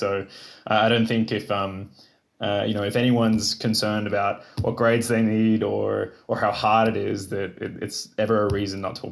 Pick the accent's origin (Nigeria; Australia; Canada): Australia; Byron Bay, New South Wales; moved away as an adult; also born or lived in Melbourne; I've had the last 5 years in Melbourne. Originally, I come from Byron Bay, which is on the east coast. It's a very popular surf town. Okay. Especially for German tourists.